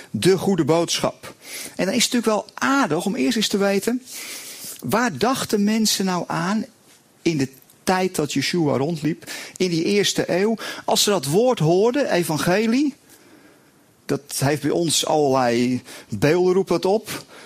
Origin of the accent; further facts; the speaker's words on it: Amersfoort, Utrecht, Netherlands; Ik kom uit Amersfoort, voor degenen die dat niet weten.